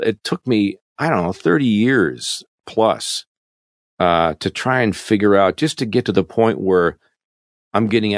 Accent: Canada; And as a an expat, you know, an ex-Canadian in my home country

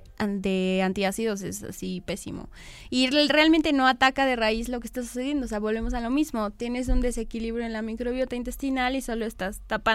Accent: Mexico; pues sí, soy mexicano, como mucho chile

